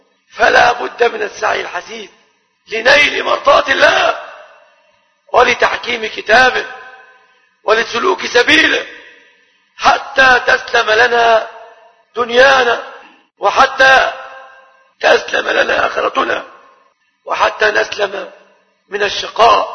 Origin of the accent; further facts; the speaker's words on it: Egypt; أن يحفظ بلادنا مصر آمنة مطمئنة